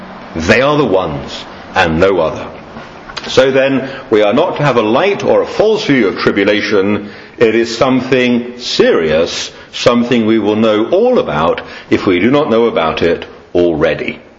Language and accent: English; England, United Kingdom; We are English, and we have, hopefully, the stiff upper lip